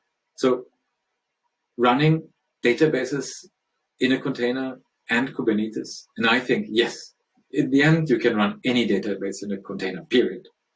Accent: Stockholm, Stockholm County, Sweden; English is a second language; Today I'm presenting here from my hometown, Stockholm

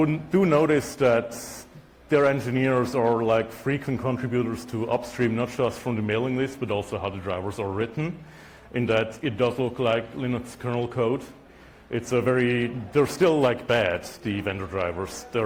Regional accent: Switzerland; accent: German; I'm from Switzerland, which explains why the first name is pronounced the French way. The second name is Italian, and the accent is German.

